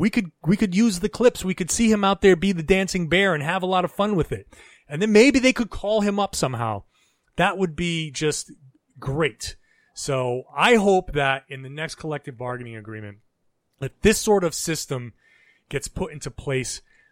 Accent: Pawtucket, Rhode Island, United States; I grew up in Pawtucket, Rhode Island.

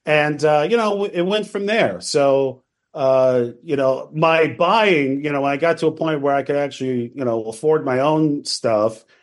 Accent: Massapequa, New York, United States; Yeah, I grew up in Massapequa, Long Island, mm-hmm. and there was a closeout store there called Odd Lot.

